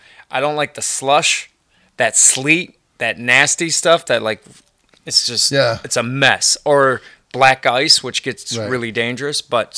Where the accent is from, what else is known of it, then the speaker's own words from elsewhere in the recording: Cleveland, Ohio, United States; I'm originally from Cleveland, so I'm very familiar with the snow blower.